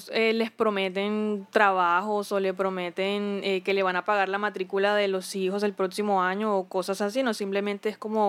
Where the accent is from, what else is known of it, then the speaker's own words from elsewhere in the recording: Riohacha, La Guajira, Colombia; now in Barranquilla, Colombia; que apenas estoy viviendo en Barranquilla, no, pues no tengo digamos que la experiencia aquí en Barranquilla, pero de donde soy, de Riohacha